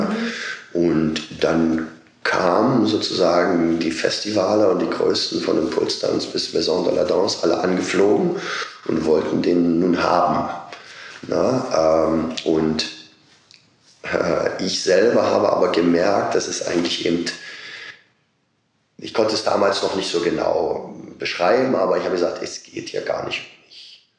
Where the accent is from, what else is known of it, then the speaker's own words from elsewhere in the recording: eastern Germany, Germany; ich komme aus Ostdeutschland